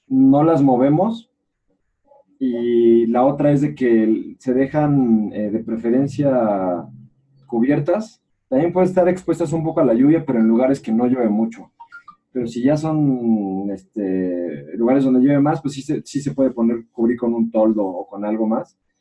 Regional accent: Mexico; como mexicanos

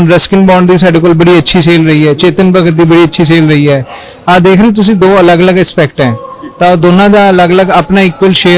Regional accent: Patiala, Punjab, India; ਅਸੀਂ ਪਟਿਆਲੇ ਤੋਂ ਬਿਲੋਂਗ ਕਰਦੇ ਹਾਂ

